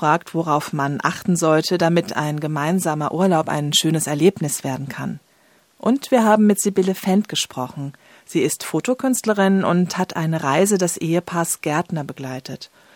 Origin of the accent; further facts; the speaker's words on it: Rhine area, Germany; Ich bin am Rhein aufgewachsen.